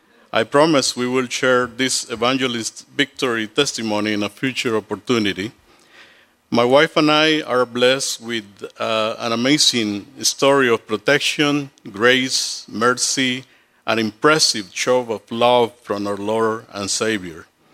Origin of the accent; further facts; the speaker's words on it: Nicaragua; We are originally from Nicaragua, Central America.